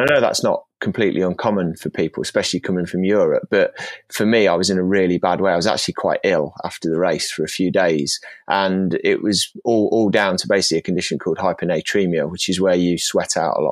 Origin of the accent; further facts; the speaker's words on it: United Kingdom; because I didn't know much about the sport as a Brit until I went over to the US.